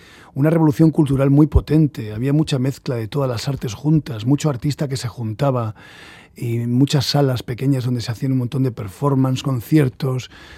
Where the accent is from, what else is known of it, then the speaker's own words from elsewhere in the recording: Bilbao, Basque Country, Spain; yo no voy a juzgar nunca a Bilbao porque me apasiona y me siento más bilbaíno, bueno, y sobre todo fuera no te puedes hacer ni idea, la gente que me conoce sabe que soy muy bilbaíno.